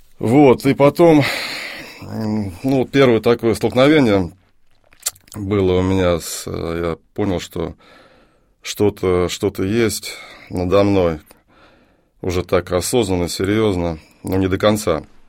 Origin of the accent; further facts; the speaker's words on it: Voronezh, Voronezh Oblast, Russia; also born or lived in Donbas, Ukraine; Родился я на Донбассе. В 2 года папа получил распределение. После института попали в Воронеж. Вот. И, собственно, там я вырос. В нашем городе красивом.